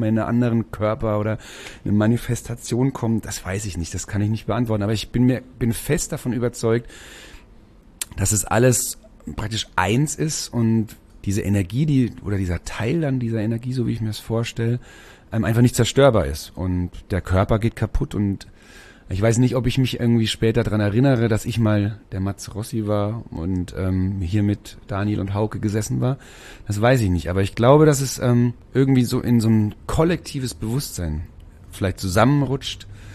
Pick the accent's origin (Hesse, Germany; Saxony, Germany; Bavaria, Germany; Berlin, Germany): Bavaria, Germany; Schweinfurt; also born or lived in Mainz; Also geboren bin ich in Mainz tatsächlich und aufgewachsen in dem deutschen Detroit in Schweinfurt City.